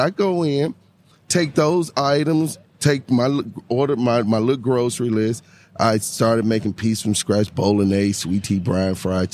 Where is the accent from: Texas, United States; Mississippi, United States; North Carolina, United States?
Mississippi, United States; I started out at a young age, growing up in Mississippi. My father was Creole, and my father was a chef.